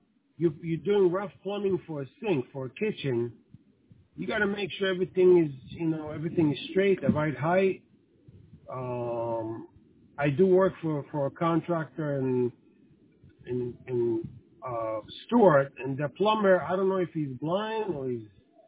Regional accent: Israel; moved away; Besides the fact that I'm from Israel. In Israel, you know how to do everything.

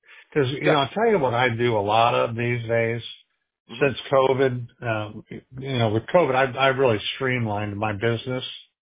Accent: Tampa, Florida, United States; born there; I was born in Tampa. And I go to Tampa all the time.

